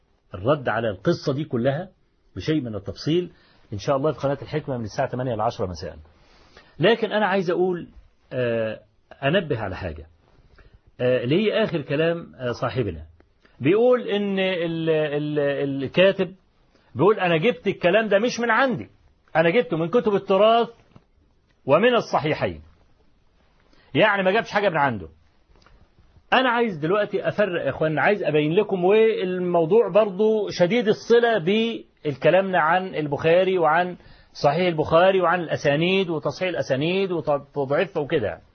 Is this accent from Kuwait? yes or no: no; Egypt; إحنا كمصريين عارفين أبو لمعة الأصلي